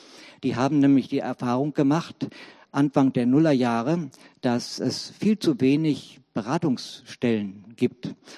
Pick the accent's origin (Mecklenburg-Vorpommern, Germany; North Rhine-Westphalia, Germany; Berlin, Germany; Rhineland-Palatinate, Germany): North Rhine-Westphalia, Germany; Essen; now in Leverkusen, Germany; Ja, ich lebe mittlerweile seit 1998 schon in Leverkusen, bin aber eigentlich ein Kind des Ruhrgebiets. Ich bin vom vierten Lebensjahr an in Essen größtenteils aufgewachsen und habe dann später auch mal in Wattenscheid gewohnt